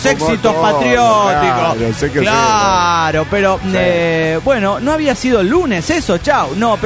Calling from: Toluca, State of Mexico, Mexico; Con la novedad desde Toluca, México

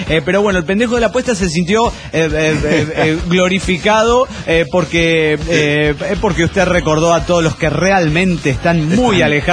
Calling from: Minnesota, United States; de Minnesota, vieja Cowboys.

